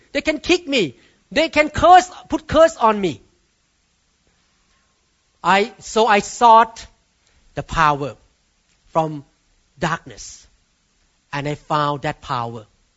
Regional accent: Thailand; I don't want to mention the name. You can guess because I came from Thailand.

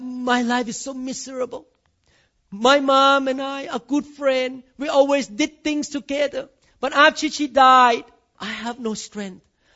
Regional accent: Thailand; born there; English is a second language; I cannot change my accent. Because I was born in Thailand.

